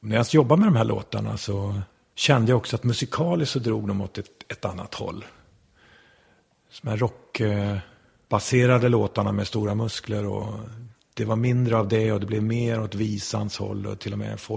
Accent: Västernorrland County, Sweden; Jag är uppvuxen uppe på Höga kusten, Ådalen.

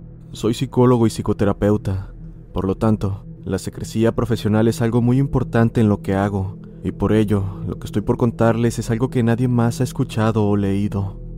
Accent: Mexico; Desde hace muchos años resido en la capital de mi estado, en el país de México, pero soy oriundo de una comunidad poco conocida.

